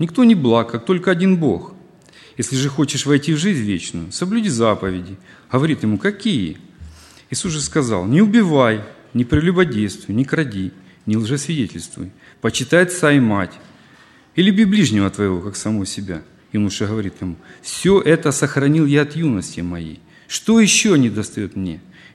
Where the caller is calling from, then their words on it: Ukraine; Я говорю из Украины, а здесь изобилие этого всего